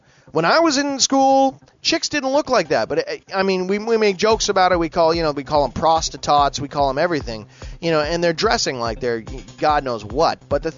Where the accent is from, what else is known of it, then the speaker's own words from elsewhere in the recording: Canada; Really, I mean, you have enough prisons down there to make being a Canadian illegal, and you could throw us in jail.